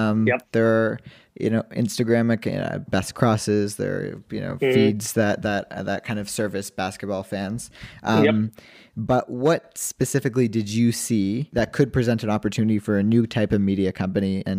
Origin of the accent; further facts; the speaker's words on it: Canada; also born or lived in New York; And so, New York is like close to my home. I'm Canadian, but I grew up there. I lived there for 7 years early on.